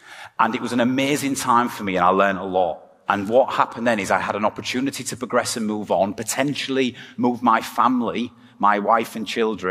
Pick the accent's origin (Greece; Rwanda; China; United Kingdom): United Kingdom; Hull, Yorkshire and the Humber; am Hull born and bred, as you can probably tell by the accent. After a short time on Sutton Park, I grew up on Branscombe.